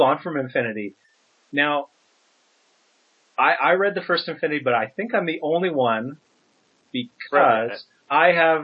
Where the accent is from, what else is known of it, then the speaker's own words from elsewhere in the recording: Canada; it's a good time to remind our listeners internationally that we are Canadian.